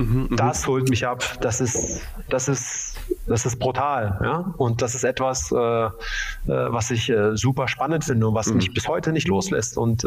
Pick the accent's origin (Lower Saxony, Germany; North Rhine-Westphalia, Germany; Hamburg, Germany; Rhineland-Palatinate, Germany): Lower Saxony, Germany; Braunschweig; ich bin im Norden groß geworden, ne? Braunschweiger Bub.